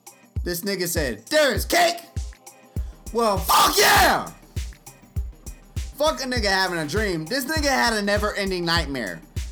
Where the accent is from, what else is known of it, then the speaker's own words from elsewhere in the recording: Louisiana, United States; I'm from Louisiana, and we say nigger.